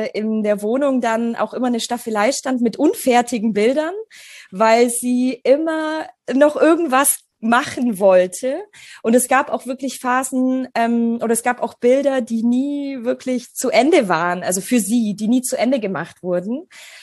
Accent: Germany; also born or lived in Poland; Und ich komme ursprünglich aus Polen. Also ich bin in Polen geboren und meine Eltern sind damals mit mir, als ich 3 war, nach Deutschland ausgewandert.

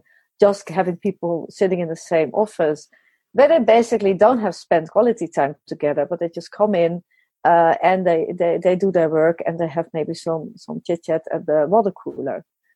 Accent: Netherlands; English is a second language; And I think you're from Germany, I'm from the Netherlands.

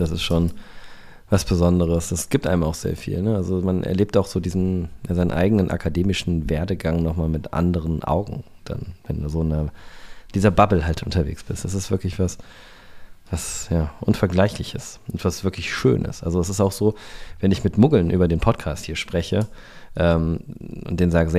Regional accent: Düsseldorf, North Rhine-Westphalia, Germany; also born or lived in Aachen; ich bin ja gebürtiger Aachener. Ich bin zwar in Düsseldorf aufgewachsen

